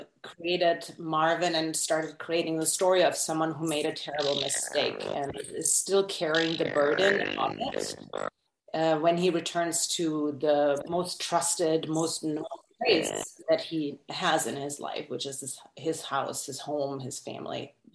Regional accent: Germany; now in United States; Obviously I'm from a different world. I'm from Germany, small town as well. And I think I was kind of interested living in America.

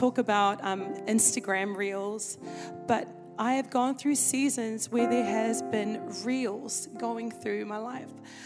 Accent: New Zealand; moved away as an adult; When I first came to this church, I'm a Kiwi girl, so I'm from New Zealand. And I moved here because my husband, he got a contract. He was playing for Panthers.

